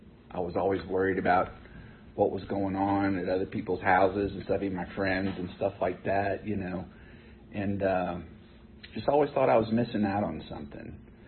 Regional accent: Richmond, Virginia, United States; I'm from Richmond, Virginia. I grew up on the south side of Richmond. I've lived in Virginia all my life.

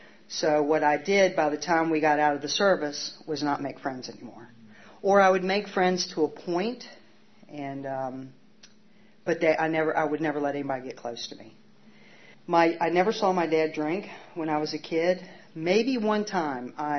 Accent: Camp Lejeune, North Carolina, United States; born there; they had my older brother. He's 3 years older than me. And then he was born in Memphis, Tennessee. I was born in Camp Lejeune. So for the next 10 years, we moved every 18 months.

